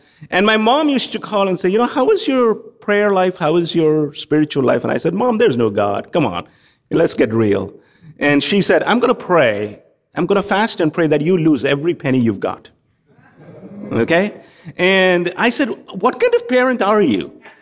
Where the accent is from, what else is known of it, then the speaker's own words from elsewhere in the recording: Kerala, India; there were already a bunch of Jewish people who had left Israel and were living in Kerala in my home state.